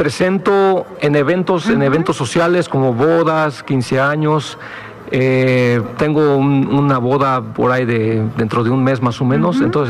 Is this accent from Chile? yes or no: no; Temixco, Morelos, Mexico; Soy originario aquí de Temisco, Morelos.